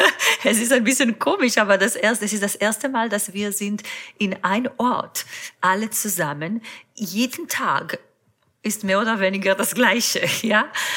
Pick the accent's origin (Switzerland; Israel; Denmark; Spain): Israel; German is a second language; Also mein Heimat ist Israel und unsere Hauptwohnsitz ist Israel.